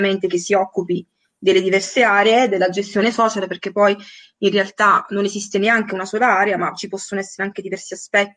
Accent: Abruzzo, Italy; now in Milan, Italy; No, io sono abruzzese, veramente ho girato un po' mezza Italia praticamente, okay. Adesso sono a Milano

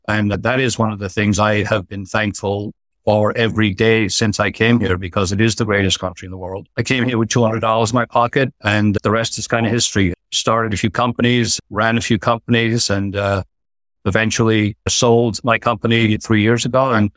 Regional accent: Ireland; I grew up in Ireland, the oldest of six, small farm, relatively, I would say, poor.

